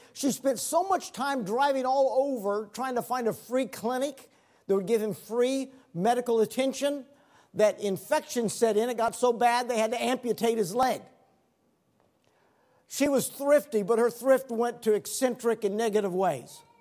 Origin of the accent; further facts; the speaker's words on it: Burke, Virginia, United States; I'm one of the few native pastors in America. I was born in Arlington Hospital and grew up in Burke. And so I'm a native of the area, one of the few natives.